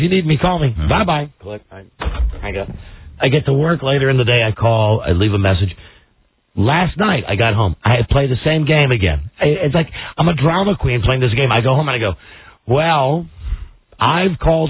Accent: Washington, District of Columbia, United States; Yeah, I'm from Washington, D.C. We don't support our teams.

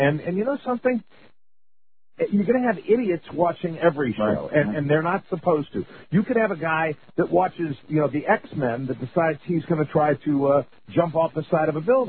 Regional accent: Connecticut, United States; We're all content that we are from Connecticut.

